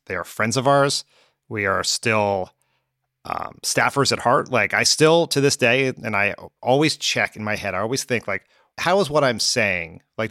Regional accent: Delaware, United States; I grew up in Delaware.

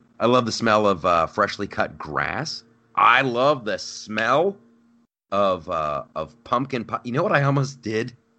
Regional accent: Ohio, United States; Growing up in Ohio, and just gray, cold, wet, gray, just so.

